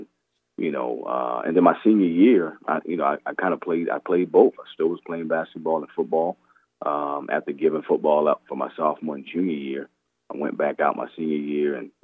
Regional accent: Charleston, South Carolina, United States; Well, I grew up in Charleston.

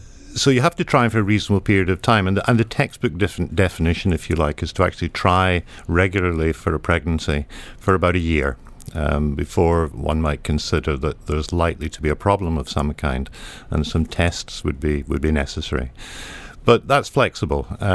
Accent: Glasgow, Scotland, United Kingdom; I'm from Glasgow originally.

